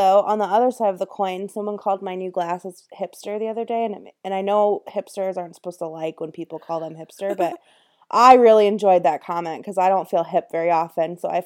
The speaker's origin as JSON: {"language": "English", "region": "California", "country": "United States", "said": "I'm from Southern California, but I don't have to justify anything."}